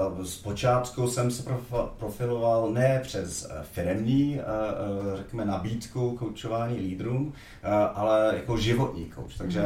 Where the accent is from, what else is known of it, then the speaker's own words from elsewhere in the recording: London, United Kingdom; born there; Czech is a second language; Ale narozený jsem v Londýně anglickému tatínkovi, český mamince, která emigrovala v roce 68. Ovšem tam nikdy jsme nemluvili doma česky, táto neuměl.